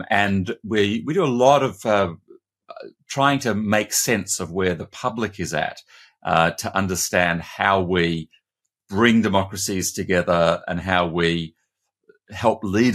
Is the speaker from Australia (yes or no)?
yes; Australia; also born or lived in New York, United States; now in United Kingdom; I grew up in Australia, had worked several years in New York, had moved to the UK.